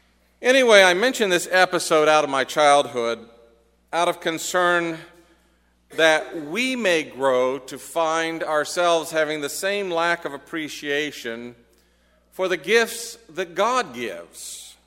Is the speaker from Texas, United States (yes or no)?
yes; Texas, United States; except as a little boy growing up in Texas, I would always receive a brown wrapped package from Champaign, Illinois, every Christmas and on my birthday.